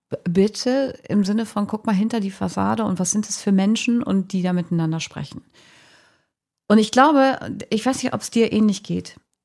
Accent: Twistringen, Lower Saxony, Germany; Aber ich bin auf dem Dorf aufgewachsen, ne? Also Twisting ist wirklich Dorf. Und ich habe ja eben gesagt, Papa hatte eine Tankstelle

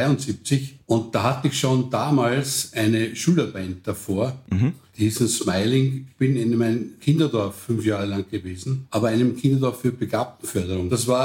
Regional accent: Ollersdorf, Burgenland, Austria; Im Burgenland, dort wo ich herkomme, aus Ollersdorf

